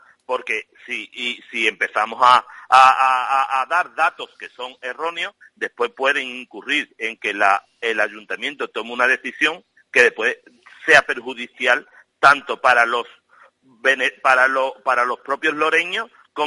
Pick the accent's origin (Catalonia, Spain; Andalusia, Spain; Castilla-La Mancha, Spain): Andalusia, Spain; Guillena; que soy de Guillena, a los guilleneros le debería de costar menos que a los de Lora del Río